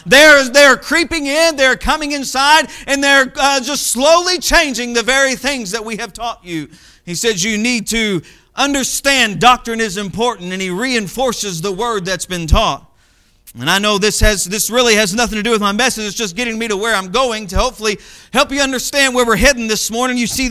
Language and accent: English; Arkansas, United States; But I am from Arkansas, and I may have an accent, and we may do things different down there.